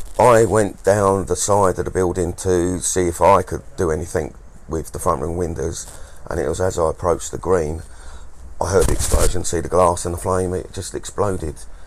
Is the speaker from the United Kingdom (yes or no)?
yes; Maidstone, South East England, United Kingdom; born there; I was born in Maidstone. I was born in this town. My dad was born in this town